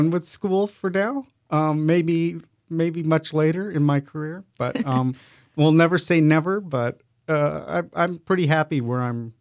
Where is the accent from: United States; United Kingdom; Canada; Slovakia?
United States; Albuquerque, New Mexico; When I was growing up, I grew up in New Mexico, in Albuquerque, New Mexico, and New Mexico has a really rich cultural history, and there's lots of Native American sites and ruins around the state.